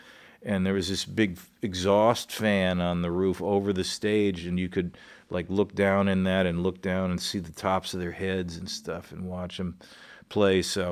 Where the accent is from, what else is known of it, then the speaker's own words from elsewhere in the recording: the South, United States; The kids would make fun of me for being a Yankee and stuff, even though I'm really a Southerner